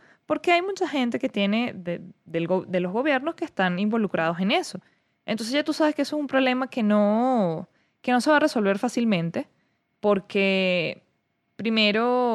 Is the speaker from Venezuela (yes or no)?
yes; Venezuela; para mí, que yo soy venezolana de a pie